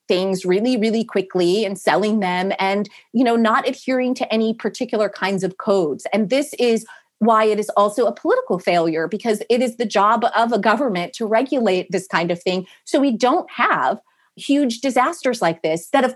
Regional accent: California, United States; And I grew up in California, so I've seen some big ones myself.

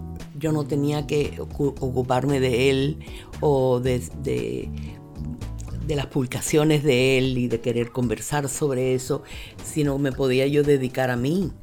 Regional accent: Cuba; pero yo soy cubana, yo nací en Cuba.

